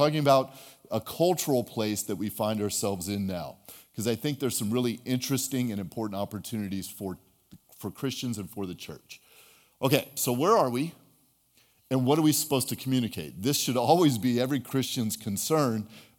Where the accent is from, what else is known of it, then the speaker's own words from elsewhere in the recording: Portland, United States; I'm from Portland, and I taught high school English for 30 years.